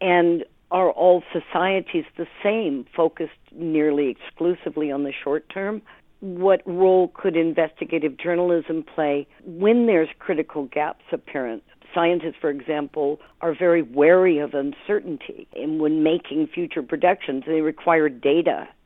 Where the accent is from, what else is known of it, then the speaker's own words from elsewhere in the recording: Ashford, South East England, United Kingdom; from Ashford in Kent.